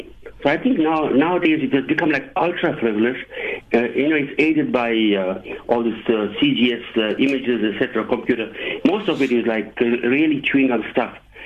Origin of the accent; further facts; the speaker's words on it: Durban, KwaZulu-Natal, South Africa; born there; See, I was born in Mayville, which is a suburb of Durban.